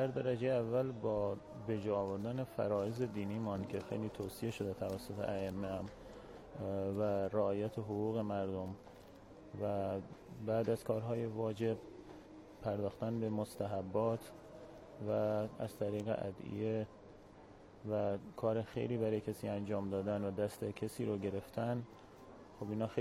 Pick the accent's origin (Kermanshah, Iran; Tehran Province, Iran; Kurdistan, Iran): Kermanshah, Iran; از کرمانشاه آمدم.